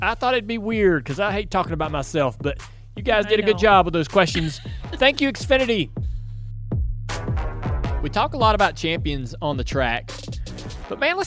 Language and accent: English; Charlotte, North Carolina, United States; It's a location close to where I grew up here in Charlotte.